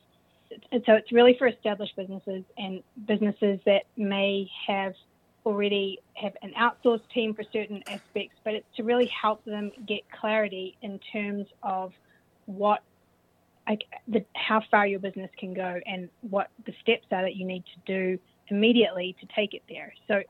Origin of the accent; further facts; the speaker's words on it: New Zealand; accent: New Zealand; So I grew up in New Zealand, which is where my accent is from, in case anyone's wondering.